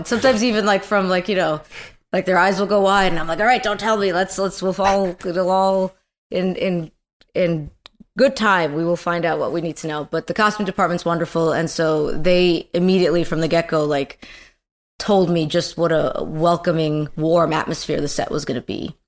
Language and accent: English; New York, United States; I'm from New York